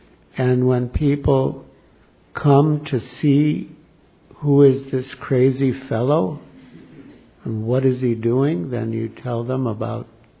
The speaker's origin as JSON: {"language": "English", "town": "Chicago", "region": "Illinois", "country": "United States", "tie": "born there", "said": "I was reminded I was born in Chicago."}